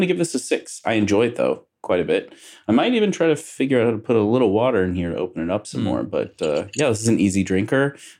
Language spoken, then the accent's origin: English; Kentucky, United States; I'm from Kentucky originally, too. So, you know, I had access.